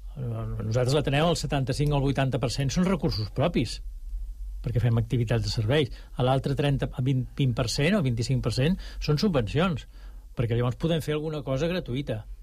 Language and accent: Catalan; Sant Cugat, Catalonia, Spain; El meu poble, Sant Cugat.